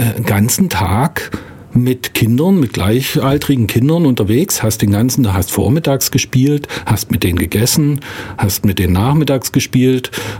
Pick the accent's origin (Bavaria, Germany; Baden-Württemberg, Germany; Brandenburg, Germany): Brandenburg, Germany; Lauchhammer; ich bin 1970 in der DDR geboren und zwar ja in Lauchhammer heißt der Ort und das liegt ungefähr 60 Kilometer nördlich von Dresden, 50-60 Kilometer und liegt aber noch im jetzigen Brandenburg, damals Bezirk Cottbus.